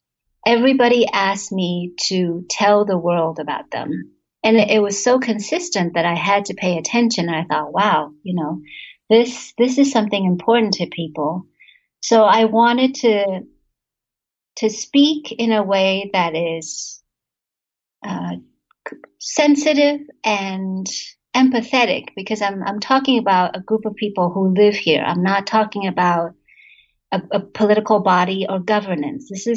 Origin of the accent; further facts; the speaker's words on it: United States; really hyping up the point that I'm Taiwanese American and speak Hokkien and have the same native place in Quanzhou in China.